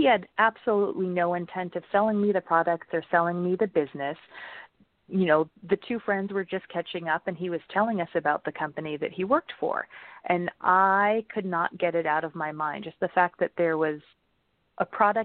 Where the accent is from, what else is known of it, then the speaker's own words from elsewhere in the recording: California, United States; So as you mentioned in my intro, I grew up in California and I absolutely love the outdoors.